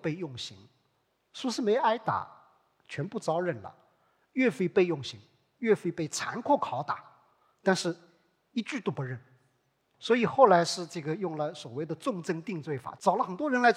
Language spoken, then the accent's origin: Chinese; Hangzhou, Zhejiang, China; 这是可能我们杭州人更熟悉的一个案件